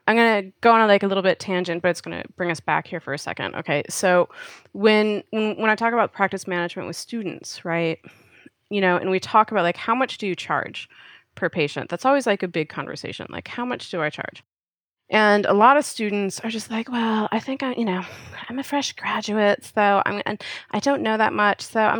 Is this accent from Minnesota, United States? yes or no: yes; Minnesota, United States; I'm from Minnesota, like I'm a Midwest girl, and you know, we have casserole.